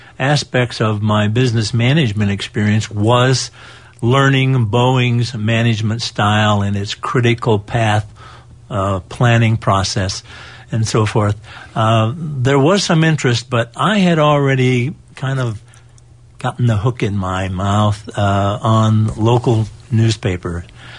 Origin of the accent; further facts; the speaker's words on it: Everett, Washington, United States; Well, Everett was very much a mill town. Weyerhaeuser had five mills here in Everett, and Simpson Paper Company, Scott Paper Company.